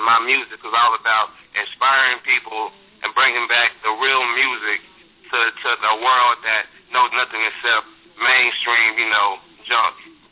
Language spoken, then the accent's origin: English; Fort Worth, Texas, United States; also born or lived in Dallas; I'm from Dallas, Texas. I was born in Dallas, raised in a little town called Fort Worth. I moved around a little bit to Fort Worth, Arlington, Mansfield, you know, the whole DFW area.